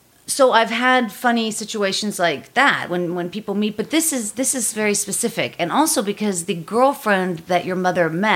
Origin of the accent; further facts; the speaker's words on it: New York, United States; now in Los Angeles, United States; I actually love Los Angeles. I grew up in New York, but I love Los Angeles.